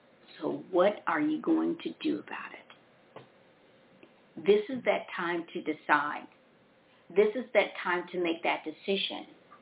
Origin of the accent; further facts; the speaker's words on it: Memphis, Tennessee, United States; born there; And if you know who I am, you know me, I was born in Memphis, Tennessee.